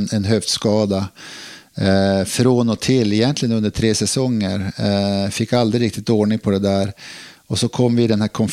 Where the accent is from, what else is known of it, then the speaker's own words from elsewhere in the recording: Piteå, Norrbotten County, Sweden; also born or lived in Luleå; Och Skellefteå hade Micke Engström och där som jag har vuxit upp tillsammans med i Piteå och Luleå.